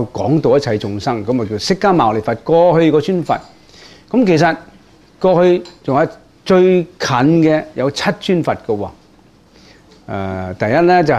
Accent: China; 我们中国人成句有时常有一句说话啦

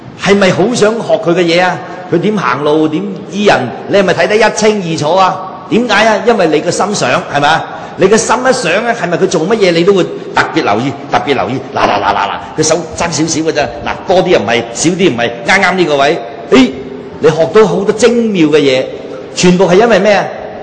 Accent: Foshan, Guangdong, China; 我本身佛山人啊嘛。

